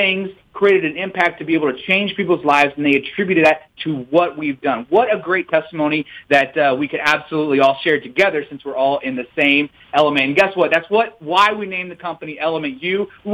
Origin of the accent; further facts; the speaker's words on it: Missouri, United States; Born and raised in Missouri, been all over the world.